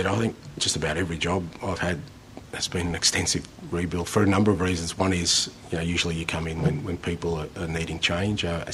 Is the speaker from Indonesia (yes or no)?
no; Melbourne, Victoria, Australia; I grew up in Melbourne